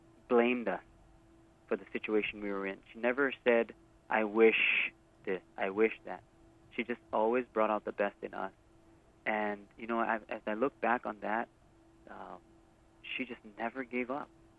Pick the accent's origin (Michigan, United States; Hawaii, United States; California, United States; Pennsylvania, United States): Hawaii, United States; Waimanalo; growing up in Waimanala, you get interested in everything.